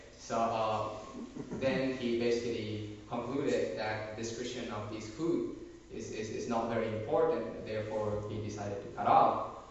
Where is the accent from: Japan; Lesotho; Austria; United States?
Japan; In Japan, I'm from Japan, native.